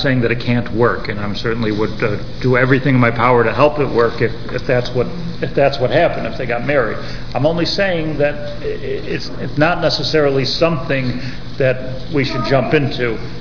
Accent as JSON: {"language": "English", "country": "United States", "said": "because of this cultural difference, I being the American in this case"}